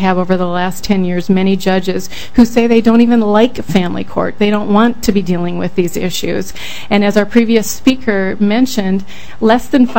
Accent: Willmar, Minnesota, United States; now in St. Paul, United States; I am originally from Willmar, Minnesota.

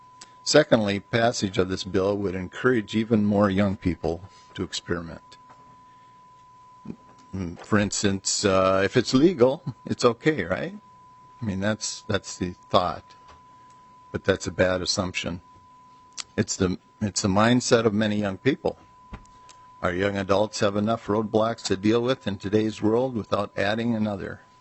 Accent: Midwest, United States; Growing up in the Midwest during the 70s, I was exposed to and participated in the marijuana culture.

